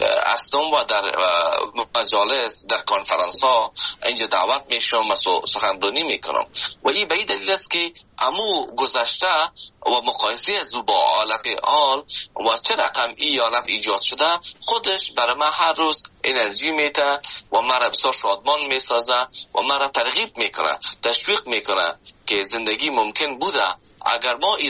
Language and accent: Persian; Afghanistan; now in Canada; من از افغانستان به کانادا آمدم